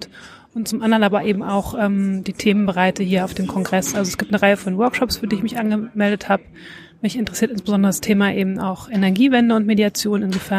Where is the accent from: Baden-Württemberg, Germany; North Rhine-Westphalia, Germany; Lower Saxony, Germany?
North Rhine-Westphalia, Germany; Bonn; moved away as an adult; now in Berlin, Germany; Örtlich komme ich ursprünglich aus Bonn, bin aber vor 10 Jahren nach Berlin gezogen und ja, fühle mich jetzt als Berlinerin.